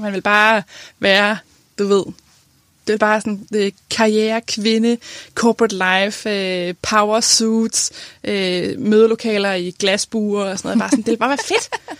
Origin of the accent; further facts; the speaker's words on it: Copenhagen, Capital Region of Denmark, Denmark; der måtte være andre end mine 10 veninder hjemme i København, der læste med